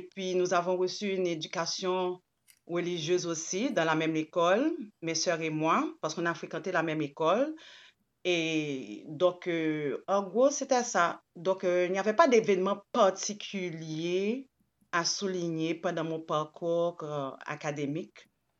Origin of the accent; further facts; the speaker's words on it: Port-au-Prince, Ouest, Haiti; born there; je suis d'origine haïtienne. Je suis née à Port-au-Prince, un 25 juillet 1975.